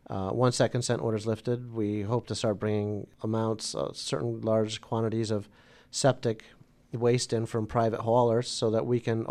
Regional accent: Claverack, New York, United States; We moved to Claverick when I was 3 months old. Although I was raised in the Taconic Hills District, I went to school in Hudson because both my parents were teachers in the Hudson City School District.

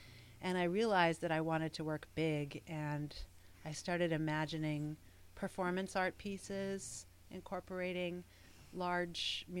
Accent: Catskill Mountains, New York, United States; also born or lived in Queens, New York City; I was born in Queens, New York City, and when I was in fifth grade, my family moved up to the Catskill Mountains, so I spent part of my childhood in the big city

